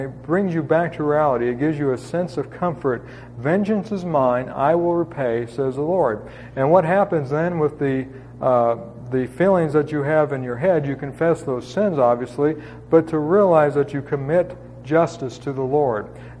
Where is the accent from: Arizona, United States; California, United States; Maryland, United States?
Arizona, United States; I don't know if it's because I grew up in Arizona or something